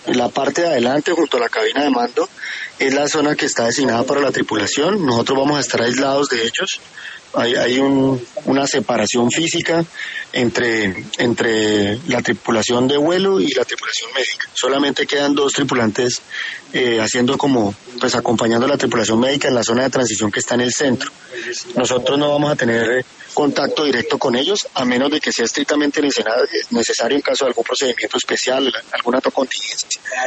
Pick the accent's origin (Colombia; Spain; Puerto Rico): Colombia; como colombiano me siento orgulloso de estar comandando esta misión